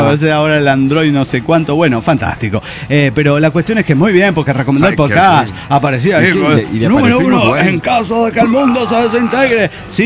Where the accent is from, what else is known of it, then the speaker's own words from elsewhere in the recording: Santa Fe, Argentina; de Santa Fe, República Argentina.